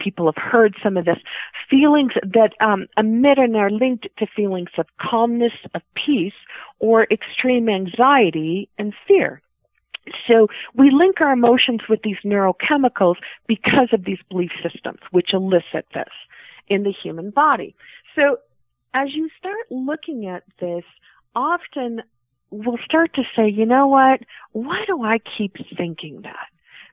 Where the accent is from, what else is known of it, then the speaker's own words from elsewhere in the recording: United States; that you're carrying the dirt as a recognition of who you are, because I'm American Indian, of Mother Earth?